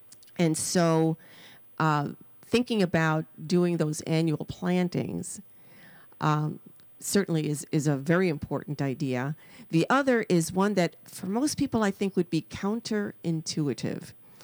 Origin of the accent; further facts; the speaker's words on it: New York City, New York, United States; You know, I grew up in the Bronx. I spent most of my youth, even through the college years, in New York City.